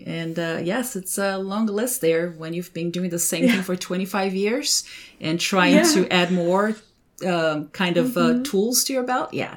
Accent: Brazil; born there; English is a second language; Yes, so I was born in Brazil, 1980

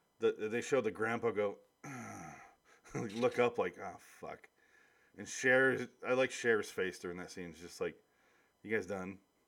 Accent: Midwest, United States; I don't like black olives that much. I grew up in the Midwest. Everything is pickled there because of how you survive a winter.

